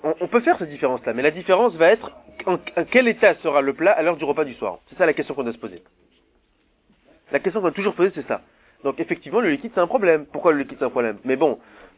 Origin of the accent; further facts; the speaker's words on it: Paris, Île-de-France, France; born there; C'est mes ancêtres, les Ashkenaz. Moi, je suis né à Paris, moi.